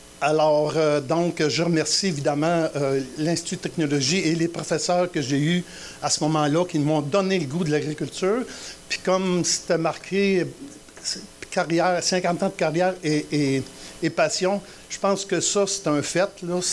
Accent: Saint-Liboire, Quebec, Canada; on peut dire qu'il y a une semence que j'ai germée quand j'ai grandi à Saint-Liboire.

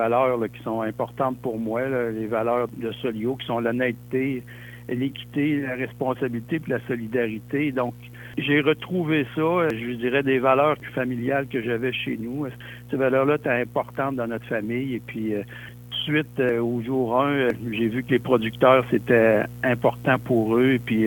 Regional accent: Quebec City, Quebec, Canada; Je suis vraiment issu d'une famille d'entrepreneurs de Québec.

